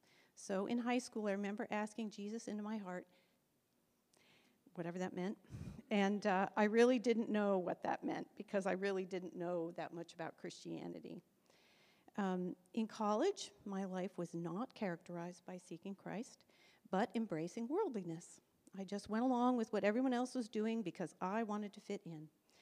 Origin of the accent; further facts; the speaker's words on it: Virginia, United States; I was born and raised in Virginia, just outside Washington, D.C.